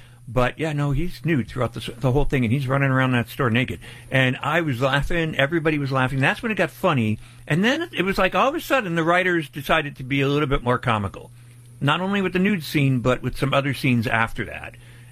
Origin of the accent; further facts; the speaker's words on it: Scranton, Pennsylvania, United States; And it happened in the town next to us where we grew up, where I grew up in Pennsylvania. It happened in Pittston, and I grew up in Manuka, Scranton.